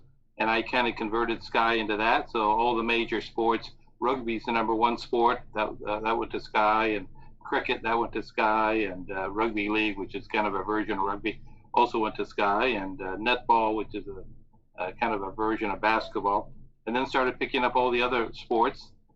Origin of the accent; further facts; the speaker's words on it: Phoenix, Arizona, United States; now in New Zealand; Born and raised in the Phoenix, Arizona market. Went to high school there, played junior college there